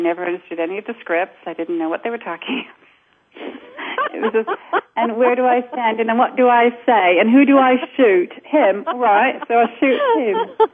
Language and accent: English; England, United Kingdom; Well, you know, we say we're English, but Americans say we're British.